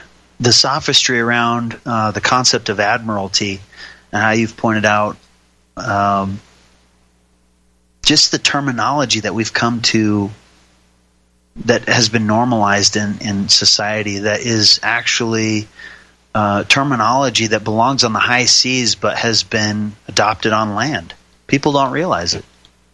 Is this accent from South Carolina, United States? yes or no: no; Montana, United States; born there; As I said, I was born in Montana, and I think of the idea of the mountain roads, the old logging roads.